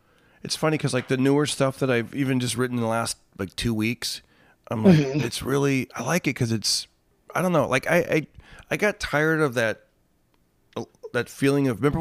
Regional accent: Fresno, California, United States; now I do talk about myself growing up in Fresno in a Latino neighborhood

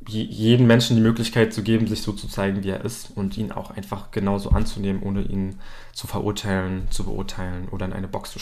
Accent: Berlin, Germany; ich bin tatsächlich sehr froh, in Berlin aufgewachsen zu sein, auch wenn es nicht immer sehr einfach war.

